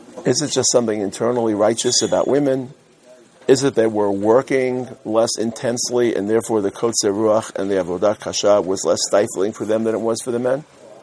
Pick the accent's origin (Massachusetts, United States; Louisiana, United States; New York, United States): New York, United States; Brooklyn; I come from Brooklyn.